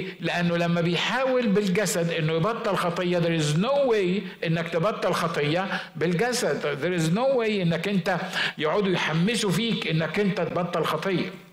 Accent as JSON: {"language": "Arabic", "country": "Egypt", "tie": "born or raised there", "said": "عندنا في مصر كانت الموضة دي"}